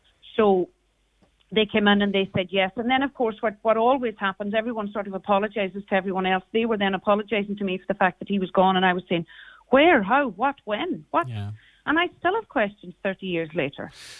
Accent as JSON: {"language": "English", "town": "Carrigart", "region": "Ulster", "country": "Ireland", "accent": "Donegal", "lives_now": "Monaghan, Ireland", "said": "I'm from Carrigart, but I live in Monaghan now."}